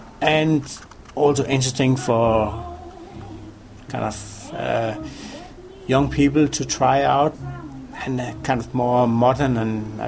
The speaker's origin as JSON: {"language": "English", "country": "Denmark", "second_language": "English", "lives_now": "France", "said": "Copenhagen, well, I'm originally from Denmark, so it's kind of a natural place to make sure that we would get it in."}